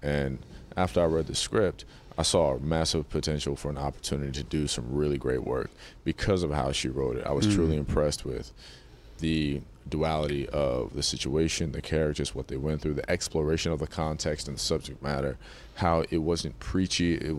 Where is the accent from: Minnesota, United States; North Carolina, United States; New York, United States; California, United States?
North Carolina, United States; born there; Well, I was born in North Carolina, yeah.